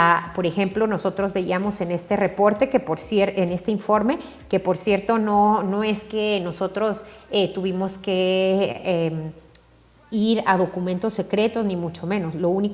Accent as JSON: {"language": "Spanish", "country": "Mexico", "said": "en mi caso, que soy de México, yo me sorprendí cuando me di cuenta que México era el décimo donante en Naciones Unidas"}